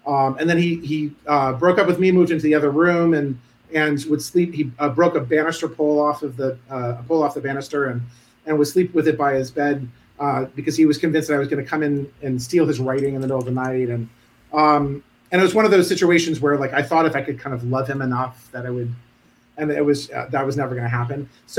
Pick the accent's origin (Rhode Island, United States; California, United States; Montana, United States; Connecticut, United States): Rhode Island, United States; Providence; No, I grew up in Providence. I'm a townie.